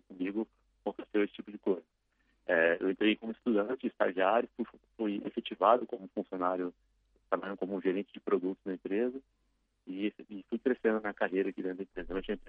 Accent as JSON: {"language": "Portuguese", "town": "Brasília", "region": "Federal District", "country": "Brazil", "tie": "born or raised there", "lives_now": "São Paulo, Brazil", "said": "Isso, sou nascido em Brasília. E atualmente estou morando em São Paulo, já fazem 7 anos que estou aqui em São Paulo."}